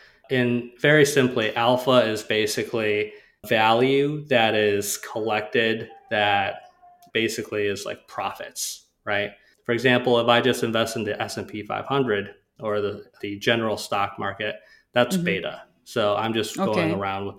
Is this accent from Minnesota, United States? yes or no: yes; Rochester, Minnesota, United States; I grew up in Rochester, Minnesota. Mm-hmm. It's a small town.